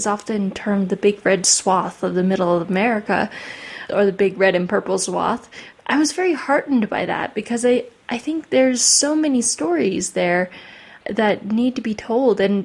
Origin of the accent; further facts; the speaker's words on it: Maine, United States; I grew up in Maine, which is a very rural state.